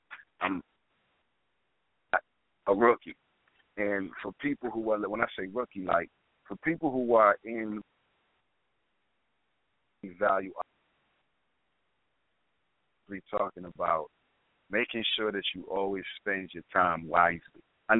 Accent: Brooklyn, New York, United States; And, you know, growing up in Brooklyn, you learn how to hustle real quick and hard.

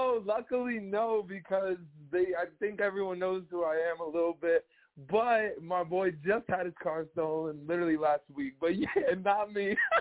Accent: New Jersey, United States; So I'm from New Jersey, 973 area, basically North Jersey, just broadcasting live from the depths of here. So that's where I'm from, 23 years old

